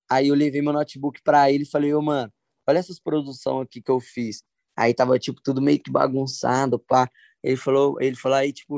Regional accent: Belo Horizonte, Minas Gerais, Brazil; Eu vim lá do Morro do Papagaio, tá ligado? Morro do Papagaio, ali na zona sul de Belo Horizonte.

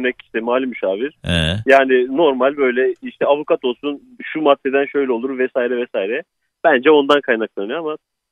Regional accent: Ardahan, Ardahan Province, Turkey; O kadar değil de Ardahanlıyım.

